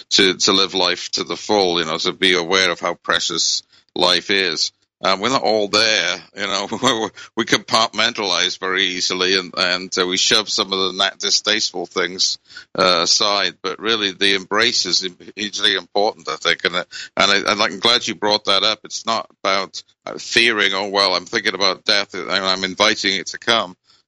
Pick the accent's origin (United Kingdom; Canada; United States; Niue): United Kingdom; Wales; I grew up in Wales back in the 50s